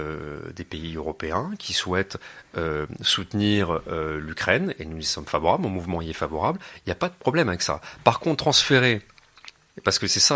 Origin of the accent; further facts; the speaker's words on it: France; Moi, je suis français, je suis pas allemand